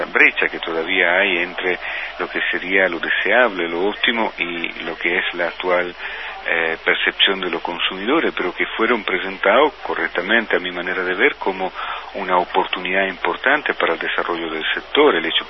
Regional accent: Italy; Spanish is a second language; yo como italiano, que sé que en mi país los mercados son mucho más saturados en ese sentido.

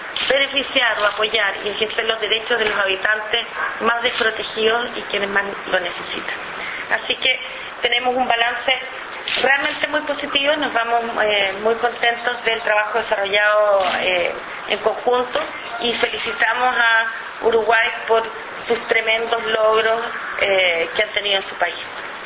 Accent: Chile; a nosotros como chilenos y chilenas nos interesa

